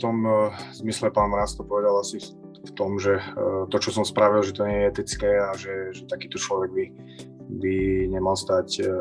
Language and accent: Slovak; Zvolen, Banská Bystrica Region, Slovakia; som rodák zo Zvolena